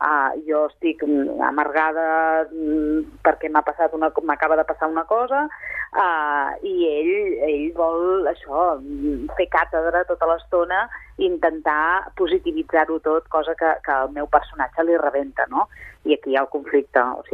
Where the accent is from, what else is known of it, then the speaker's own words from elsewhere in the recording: Sabadell, Catalonia, Spain; El Ramon Madaula i jo, els dos som de Sabadell